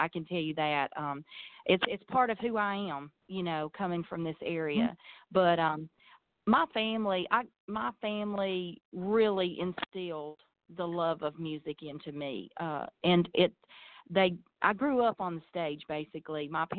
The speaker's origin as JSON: {"language": "English", "region": "Alabama", "country": "United States", "tie": "born or raised there", "said": "I grew up in the Shoals area."}